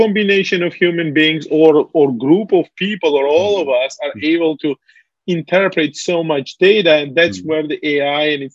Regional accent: Georgia; the breakup of the Soviet Union, where I was born and growing up in Georgia.

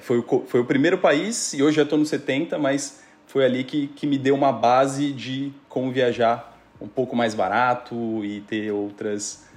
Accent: São Paulo, Brazil; Eu estudei administração, né? Sou de São Paulo, fiz admin

